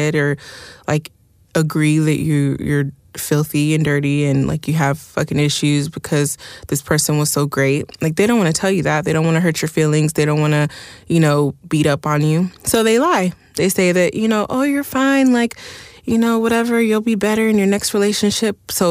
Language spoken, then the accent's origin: English; Oxnard, California, United States; like the first time I freaked where I grew up in Oxnard, there was like this skating rink.